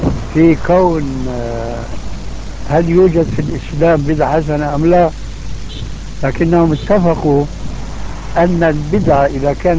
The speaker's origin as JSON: {"language": "Arabic", "country": "Syria", "moved": "yes"}